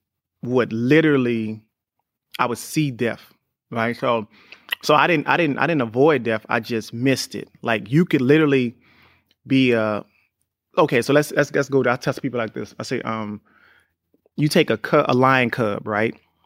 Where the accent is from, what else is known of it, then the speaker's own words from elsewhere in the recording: New Orleans, Louisiana, United States; I mean, me growing up in New Orleans was crazy because I was the youngest, but I think back then, I just had to fight, man.